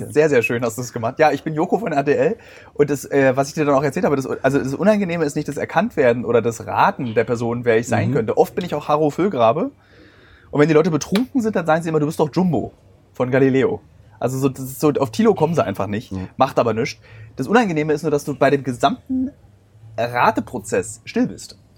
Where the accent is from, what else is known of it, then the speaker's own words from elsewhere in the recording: Berlin, Germany; Ich als Berliner habe nichts gegen Zugezogene. Meine Heimatstadt Berlin ist nur so schön, weil sie von allen Menschen aus aller Welt bewohnt wird.